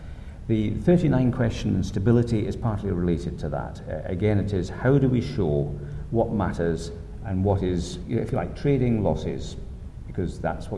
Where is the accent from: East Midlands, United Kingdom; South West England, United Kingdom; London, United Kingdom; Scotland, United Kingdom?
Scotland, United Kingdom; And as a Scot, I've always likened the bottom line to a haggis.